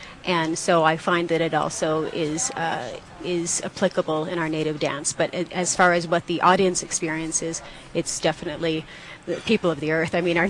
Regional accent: England, United Kingdom; born there; I was actually born in England because my mom was backpacking around in the 60s, and that was the place to have a baby for free.

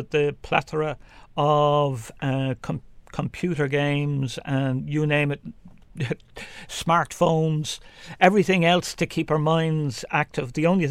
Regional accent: Dublin, Leinster, Ireland; I was brought up in Fairview, on Phyllis Pick Avenue

